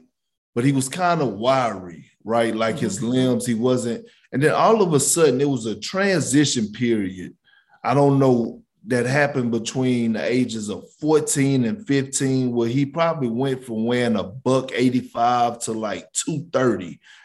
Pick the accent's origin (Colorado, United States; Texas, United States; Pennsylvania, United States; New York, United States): Texas, United States; Beaumont; So born and raised in Beaumont, Texas, I played with the Houston Hoops.